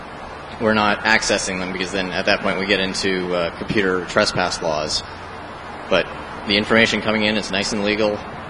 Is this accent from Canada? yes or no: yes; Canada; Just for clarification, I am from Canada. I am from Canada, so my knowledge is mostly around Canadian law.